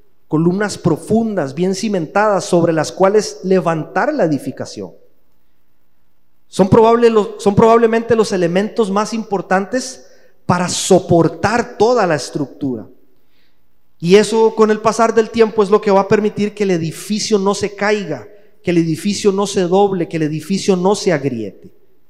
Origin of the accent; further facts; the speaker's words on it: Costa Rica; En Costa Rica, ya en mi país, existe una campaña